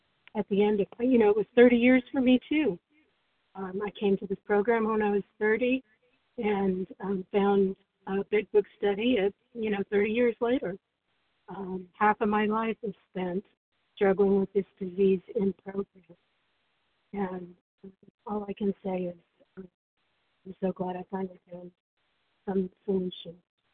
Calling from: New Mexico, United States; Hi, everybody. … I'm calling from New Mexico.

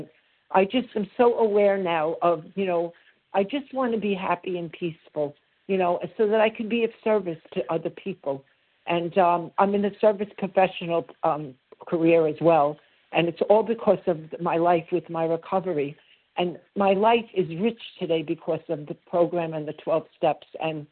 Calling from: Florida, United States; I'm calling from Florida, from Florida.

